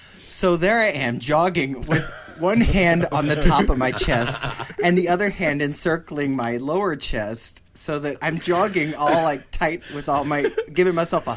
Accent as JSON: {"language": "English", "region": "Illinois", "country": "United States", "said": "I'm from Illinois, and I don't allow people to make disparaging comments about Illinois"}